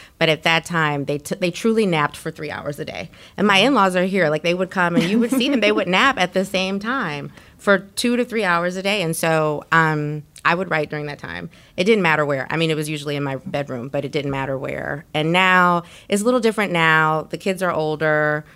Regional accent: New Orleans, Louisiana, United States; And also, I'm from New Orleans. This is my first time not writing about New Orleans, actually.

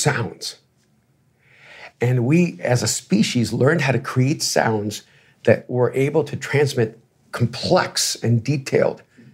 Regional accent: El Salvador; I'm from El Salvador.

